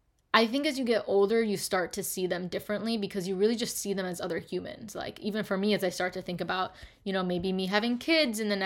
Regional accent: Chicago, Illinois, United States; If you don't know, I'm originally from Chicago.

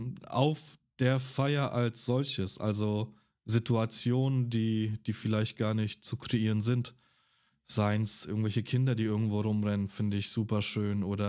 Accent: Poland; born there; ich bin ein gebürtiger Pole.

